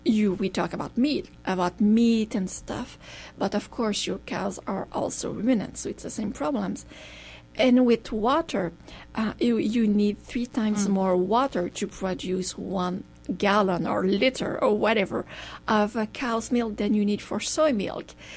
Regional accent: Canada; But in Canada, we don't do that. So we're really, really proud. We're Canadian.

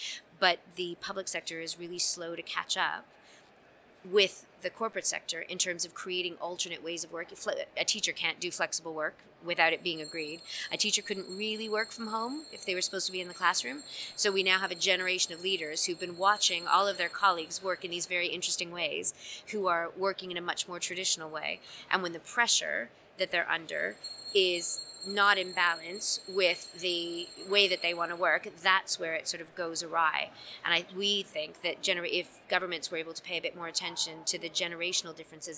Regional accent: Canada; So my experience as a Canadian working in the US and then working in England

